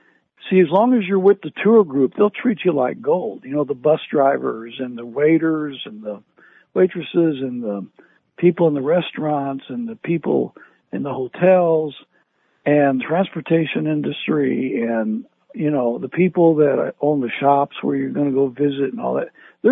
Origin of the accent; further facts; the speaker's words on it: United States; And of course, immediately people recognized me as being American.